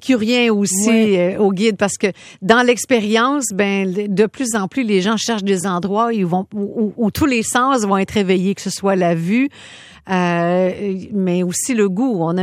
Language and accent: French; Quebec, Canada; Mais quand on part en voyage chez nous au Québec, on n'a pas le réflexe de le faire en se disant « Bon, c'est chez nous, je vais me retrouver. »